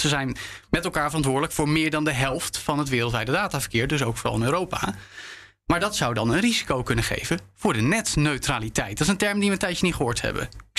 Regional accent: Netherlands; Want wij kunnen nu als Nederlanders zeggen, ja, maar jongens, met de uitleg die jij net gaf, wij zijn er al.

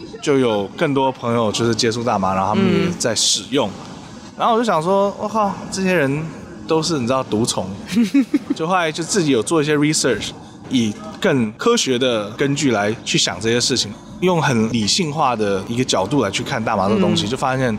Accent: Taiwan; moved away as an adult; now in United States; 我其实土生土长在台湾，18岁的时候来美国读大学，后来就因为功课太烂，找不到工作

